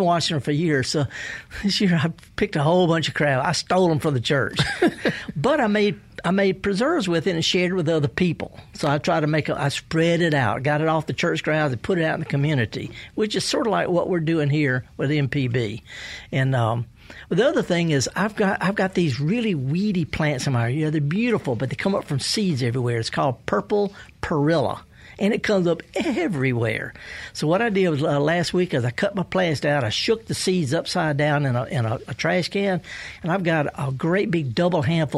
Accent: Mississippi, United States; I partied out of Mississippi Delta. I'm from the Delta.

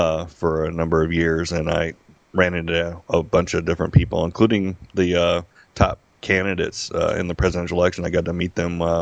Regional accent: Las Vegas, Nevada, United States; Actually, I'm born and raised in Las Vegas. I'm a Las Vegas native, which is rare.

